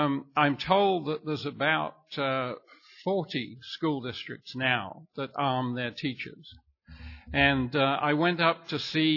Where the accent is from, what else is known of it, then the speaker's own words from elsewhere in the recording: San Antonio, Texas, United States; I live about a block and a half from an elementary school in San Antonio, where, like John, I'm also from San Antonio.